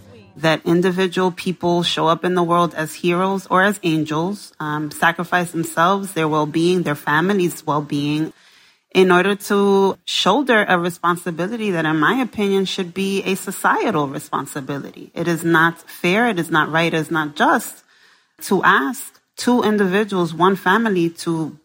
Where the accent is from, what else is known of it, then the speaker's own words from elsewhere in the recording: New York City, New York, United States; I was raised, you know, in a low-income. I grew up in the South Bronx, working mother. My mother worked nights as well.